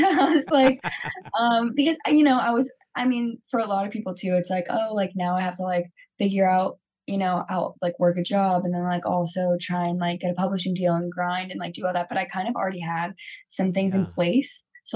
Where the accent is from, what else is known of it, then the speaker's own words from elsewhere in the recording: Cary, North Carolina, United States; I'm from Cary. So it's like a suburb of Raleigh.